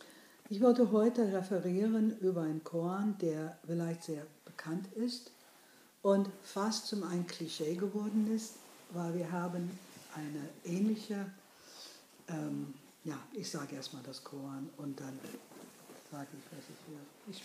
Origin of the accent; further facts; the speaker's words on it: New York City, New York, United States; German is a second language; now in Germany; halbe polnische Juden und aus dem Bronx. Ich bin ein bisschen auf der Straße aufgewachsen